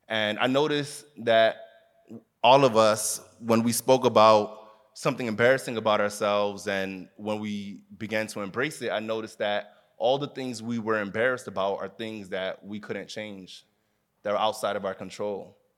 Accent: Miami, Florida, United States; Growing up in Miami, I was born and raised in Miami, and my parents are Haitian.

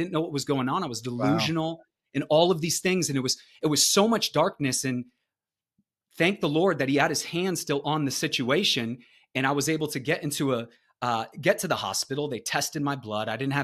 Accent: Arizona, United States; I grew up in Arizona. That's still where I live right now.

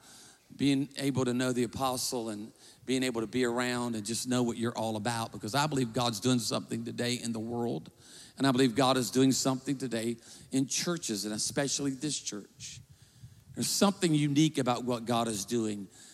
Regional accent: Myrtle Beach, South Carolina, United States; also born or lived in Baton Rouge; now in Birmingham, United States; I was raised in Myrtle Beach, but I pastored a church for 20 years in Baton Rouge, Louisiana.

